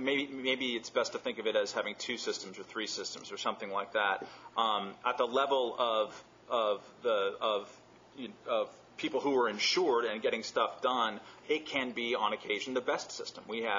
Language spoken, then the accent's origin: English; California, United States; that prevent me from, as a Californian, from getting a Nevada company to insure me